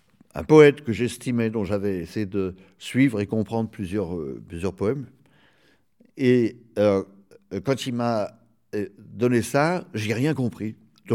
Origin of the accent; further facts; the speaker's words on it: Hauts-de-France, France; Je suis du Nord